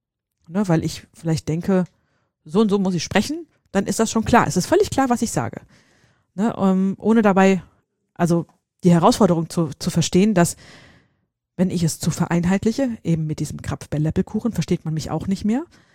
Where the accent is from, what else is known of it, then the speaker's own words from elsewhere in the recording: Hesse, Germany; bei uns in Hessen